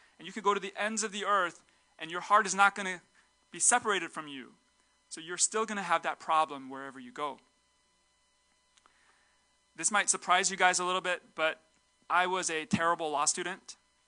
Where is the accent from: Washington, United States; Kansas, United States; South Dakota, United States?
Washington, United States; Seattle; now in New York City, United States; I didn't know anybody in New York City. I was from Seattle, and it was such a hard season for me